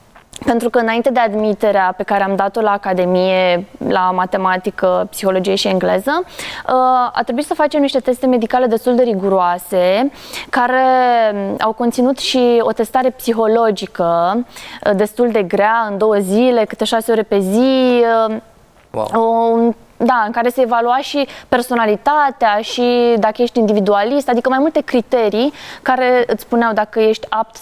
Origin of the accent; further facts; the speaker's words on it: Câmpulung Moldovenesc, Suceava County, Romania; Eu sunt din Câmpul Moldovenesc, deci iată ce coincidență.